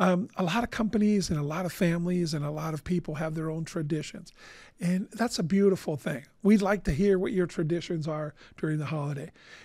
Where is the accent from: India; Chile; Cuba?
Cuba; I grew up in Cuba. So there, we didn't have